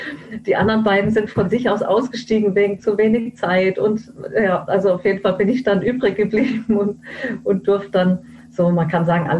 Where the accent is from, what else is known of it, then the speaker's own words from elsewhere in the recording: Lörrach, Baden-Württemberg, Germany; also born or lived in Tromsø; Also ich bin aufgewachsen in Lörrach